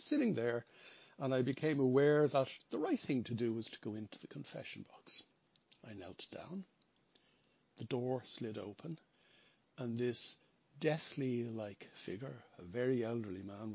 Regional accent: Ireland; I was brought up in Holy Catholic Ireland

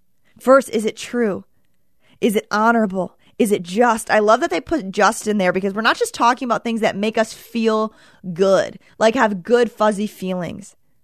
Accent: Michigan, United States; Sometimes I can be like, oh, the weather. I'm from Michigan.

